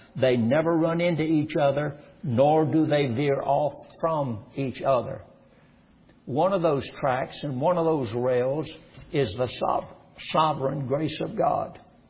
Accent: Roxboro, North Carolina, United States; I was brought up in Roxboro, North Carolina for the first 20 years of my life. Brought up as a kid, as a child, on the railroad banks of Norfolk and Western Railroad Company.

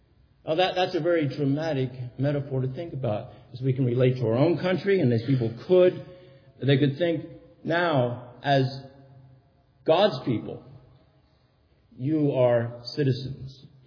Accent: Pennsylvania, United States; born there; But I wrote to Pennsylvania, and lo and behold, it came back, and it says I was born in Monroe County, and I'm here.

